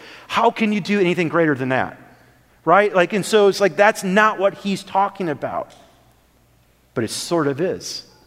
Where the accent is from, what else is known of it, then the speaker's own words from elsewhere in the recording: Wisconsin, United States; I'm from Wisconsin.